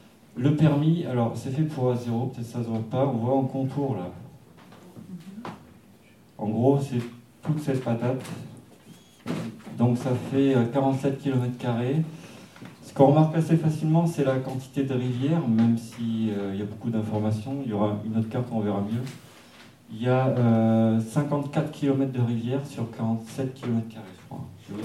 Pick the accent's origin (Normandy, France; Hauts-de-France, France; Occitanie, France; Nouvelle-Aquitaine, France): Nouvelle-Aquitaine, France; Donc, nous, on vient de la Creuse.